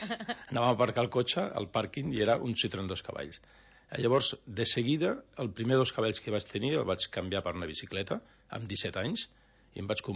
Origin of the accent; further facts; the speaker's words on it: Sabadell, Catalonia, Spain; now in Cabanes, Spain; Llavors portem molts anys aquí, som de Sabadell, estem afincats a Cabanes